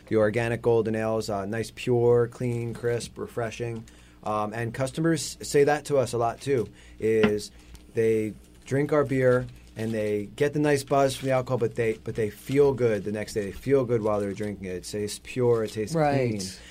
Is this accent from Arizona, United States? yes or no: no; New York, United States; now in Los Angeles, United States; But then I'm from New York. We landed in Los Angeles